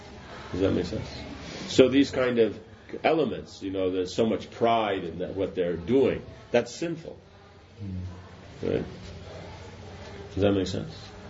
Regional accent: United States; and, you know, I'm American, so it means the whole of America

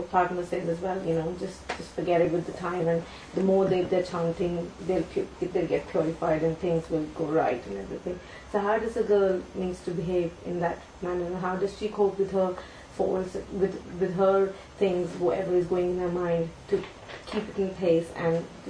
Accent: India; Because being Indian, the way our culture is, you know, that you can't speak a lot in front of the elders

